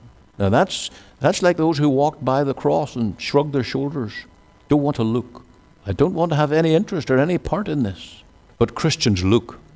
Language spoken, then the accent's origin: English; Ireland; now in Canada; When I grew up in Ireland, we didn't use the word so as like Canadians do.